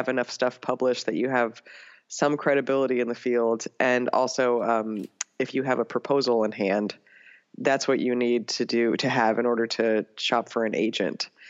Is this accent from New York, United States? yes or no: yes; New York, United States; And I grew up in New York, and many of the prep schools there require you to take Latin, and most kids suck at Latin.